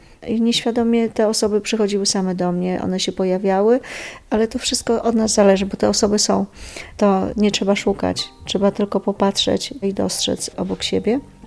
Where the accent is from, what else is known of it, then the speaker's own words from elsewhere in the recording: Białystok, Podlaskie Voivodeship, Poland; To była taka trzypokoleniowa rodzina w białostockim bloku.